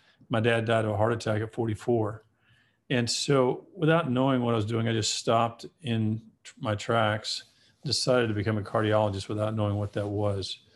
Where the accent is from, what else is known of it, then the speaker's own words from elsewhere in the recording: Alabama, United States; I am originally from Alabama.